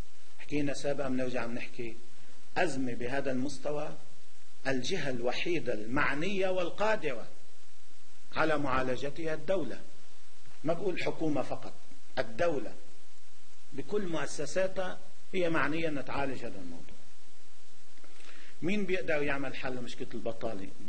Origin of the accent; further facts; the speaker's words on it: Lebanon; ما نحن كلياتنا لبنانيين وشعب لبناني